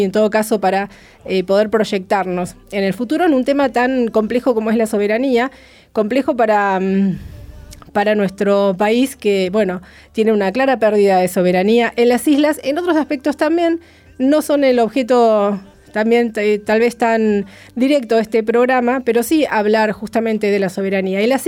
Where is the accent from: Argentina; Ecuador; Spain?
Argentina; cómo nos cuesta a nosotros como argentinos y argentinas asumir que el mar es parte de nuestro territorio